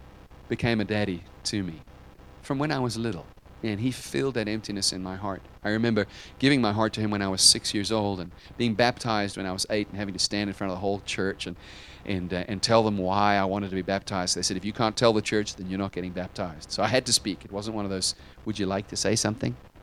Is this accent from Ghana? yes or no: no; South Africa; also born or lived in United States; I grew up in a single-parent household in South Africa, and I was born in America, and my dad is American, but my mom and my dad were divorced when I was young, and I was raised in South Africa.